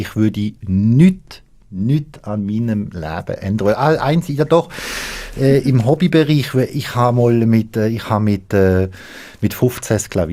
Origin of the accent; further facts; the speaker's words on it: Germany; now in Biel, Switzerland; Ich komme aus Deutschland